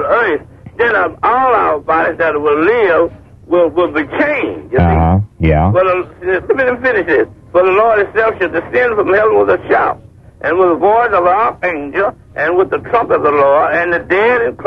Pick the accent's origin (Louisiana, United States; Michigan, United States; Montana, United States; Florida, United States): Michigan, United States; Detroit; from Detroit. I'm down here visiting.